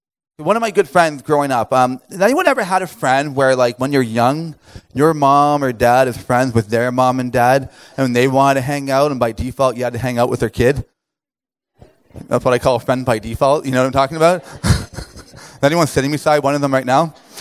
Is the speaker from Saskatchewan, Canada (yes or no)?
no; Toronto, Ontario, Canada; And growing up in Toronto, like, you have easy access to doing anything for the most part.